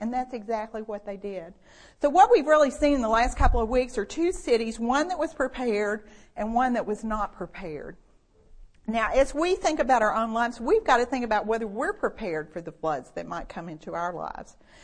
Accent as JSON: {"language": "English", "town": "Beaumont", "region": "Texas", "country": "United States", "tie": "born or raised there", "said": "having grown up down by the Gulf Coast, I grew up in Beaumont"}